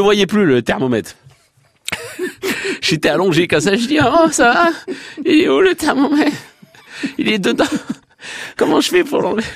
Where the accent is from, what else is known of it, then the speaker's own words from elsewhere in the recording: Sarcelles, Île-de-France, France; quand j'étais enfant, à Sarcelles, avant de m'emmener à l'école